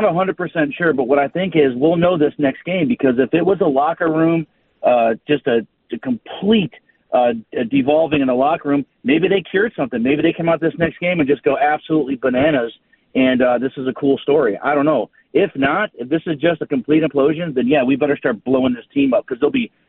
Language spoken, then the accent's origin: English; Cleveland, Ohio, United States; now in Fort Worth, United States; I'm from Cleveland, but I'm in Fort Worth.